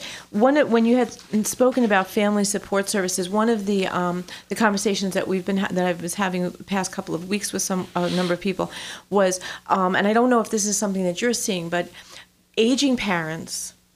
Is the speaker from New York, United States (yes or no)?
yes; New York, United States; I'm from Long Island.